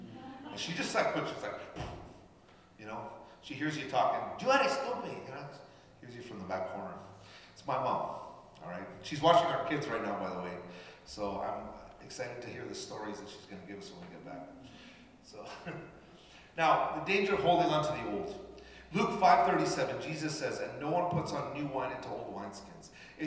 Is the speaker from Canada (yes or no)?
yes; Canada; English is a second language; also born or lived in Argentina; so I was born in Argentina. I came to Canada when I was about 10 months. And so I didn't learn English until I was about 7. We learned French, because my mom spoke French, and she put us in French school, and then we learned English.